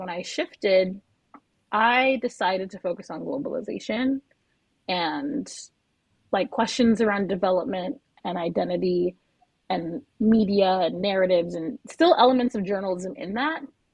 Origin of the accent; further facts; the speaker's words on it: Kingston, Surrey, Jamaica; now in New York City, United States; I'm originally from Kingston, Jamaica, and I'd say I'm a local to the US, specifically New York City.